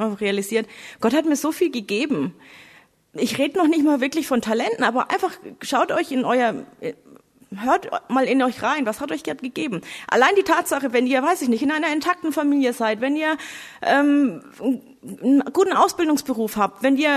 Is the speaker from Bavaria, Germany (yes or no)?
yes; Bavaria, Germany; ich bin geboren und aufgewachsen in Oberfranken im schönen Coburger Land.